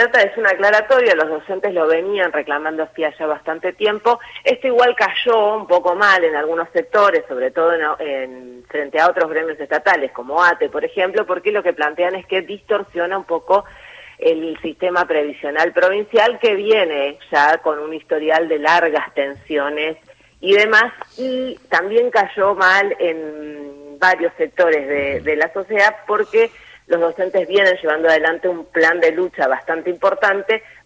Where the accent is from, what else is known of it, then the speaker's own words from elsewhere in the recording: Río Grande, Tierra del Fuego, Argentina; born there; now in Ushuaia, Argentina; Yo soy nacida en Río Grande, más allá que ahora vivo en Ushuaia